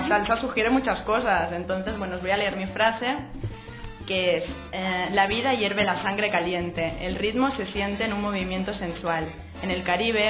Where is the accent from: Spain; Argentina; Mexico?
Spain; Barcelona, Catalonia; Bueno, soy de Barcelona